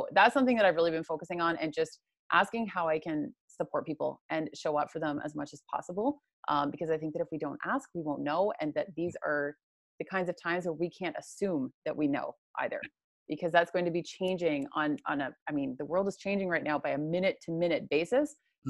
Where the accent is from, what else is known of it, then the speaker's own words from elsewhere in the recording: Canada; now in Indonesia; I am Canadian, but I picked up and took off to Bali about eight or nine months ago